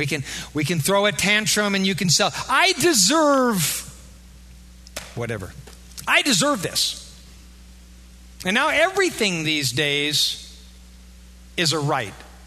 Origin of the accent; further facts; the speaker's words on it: Iowa, United States; Now, if you're not aware of this, and I am because I'm from Iowa, y'all know that there's a corn cam down there?